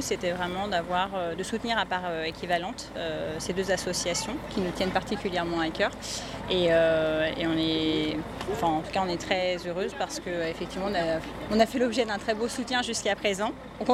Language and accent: French; Île-de-France, France; de l'Essonne